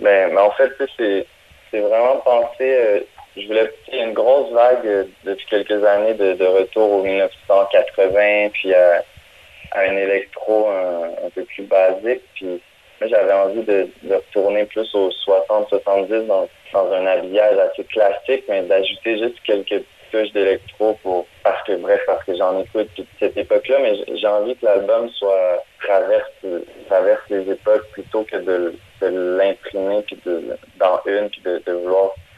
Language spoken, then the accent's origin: French; Granby, Quebec, Canada; Avant ça, je faisais du rap dans les sous-sols avec un groupe dans ma ville natale à Granby.